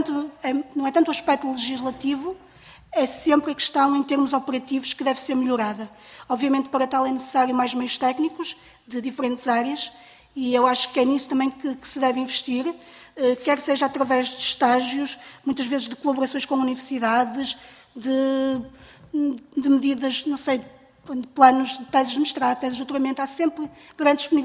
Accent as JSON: {"language": "Portuguese", "region": "Norte", "country": "Portugal", "said": "nomeadamente da área de onde eu venho, do Minho, quase todas as propriedades têm menos de 2 hectares."}